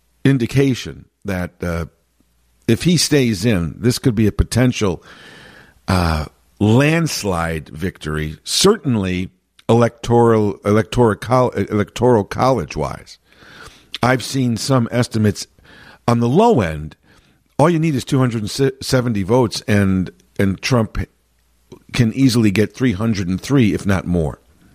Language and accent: English; Chicago, Illinois, United States; Living here in the Chicago area, born and raised in Chicago proper